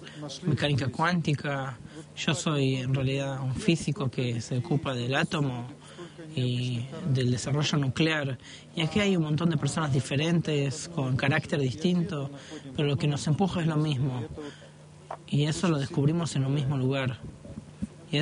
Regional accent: Yekaterinburg, Sverdlovsk Oblast, Russia; Spanish is a second language; soy de Ekaterinburg.

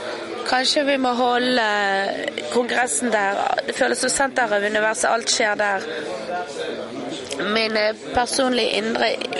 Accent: Chile; Norwegian is a second language; jeg kommer fra Sør-Amerika Chile og kom igjennom alle disse timene på flyet

